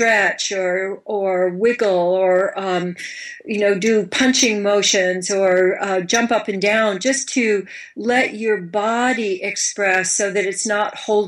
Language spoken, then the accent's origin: English; Midwest, United States; I grew up in the Midwest of this country, where at that time it was really much better to just keep your mouth shut